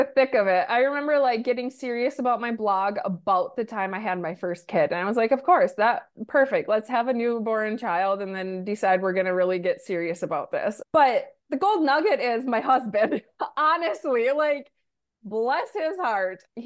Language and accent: English; Minnesota, United States; I'm from Minnesota